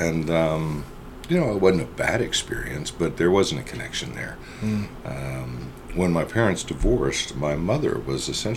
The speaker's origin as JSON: {"language": "English", "town": "Duncanville", "region": "Texas", "country": "United States", "tie": "born or raised there", "said": "Well, I grew up in Duncanville, Texas, actually."}